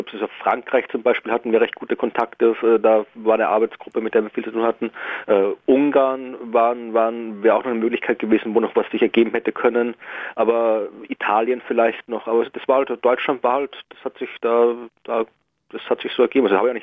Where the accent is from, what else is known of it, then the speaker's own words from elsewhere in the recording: Krems an der Donau, Lower Austria, Austria; now in Germany; Genau, Niederösterreich, Krems an der Donau.